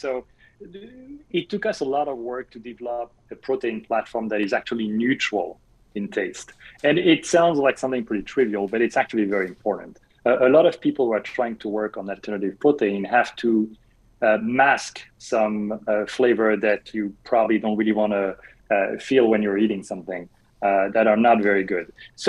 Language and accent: English; France; English is a second language; And look, I'm French, in case you thought my accent was from Chicago. I fooled you. I'm French.